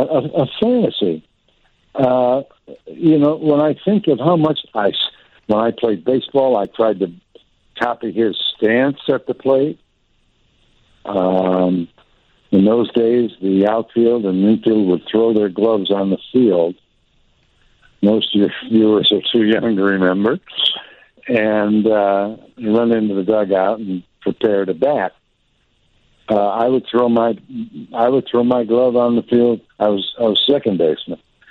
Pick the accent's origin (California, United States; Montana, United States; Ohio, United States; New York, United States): Ohio, United States; Cleveland; And I grew up in Cleveland. So I grew up with the Indians.